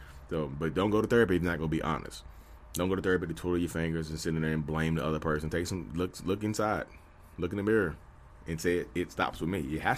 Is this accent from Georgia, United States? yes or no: no; North Carolina, United States; You see my face, you know who I am. I'm from North Carolina. I'm a real estate agent.